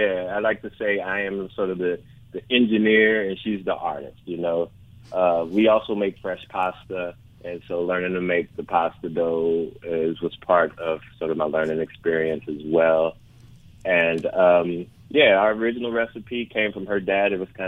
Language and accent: English; Los Angeles, California, United States; I'm just an American kid, a black kid, grew up in South Central.